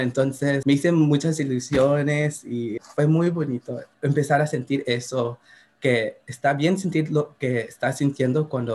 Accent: Santa Barbara, California, United States; Sí, soy de Santa Bárbara. Aquí crecí y viví toda mi vida. Aquí se conocieron mis papás. Mi mamá es de la Ciudad de México. Y mi papá es de la parte sur de Guatemala.

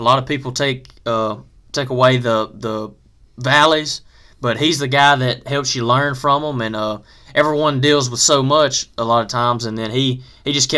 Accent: Foxworth, Mississippi, United States; the clinic at Farmers Med Shop, in my hometown of Foxworth, Mississippi

